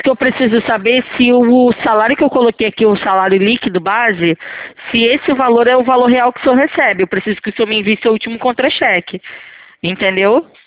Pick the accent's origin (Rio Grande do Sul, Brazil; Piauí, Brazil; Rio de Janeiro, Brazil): Rio de Janeiro, Brazil; eu sou do Rio de Janeiro, tá? Eu trabalho no centro do Rio.